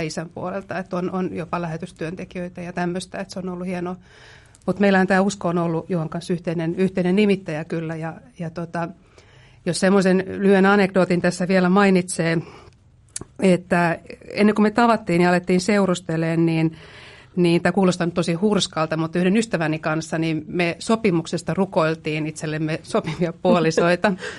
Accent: Helsinki, Uusimaa, Finland; born there; ja olen taas syntyjään täältä Helsingistä.

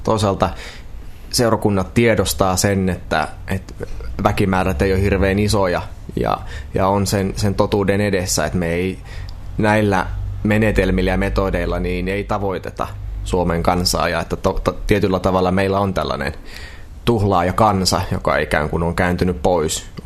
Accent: Kokkola, Central Ostrobothnia, Finland; first language Swedish; Finnish is a second language; No mun äidinkieli on itse asiassa ruotsi. Mä oon syntynyt kaksikieliseen perheeseen Kokkolassa vuonna 1993.

